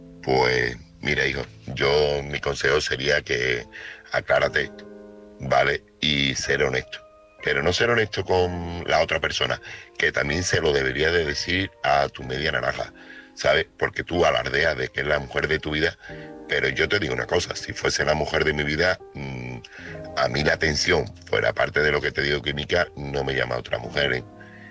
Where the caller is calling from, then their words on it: Seville, Andalusia, Spain; corresponsal de Sevilla.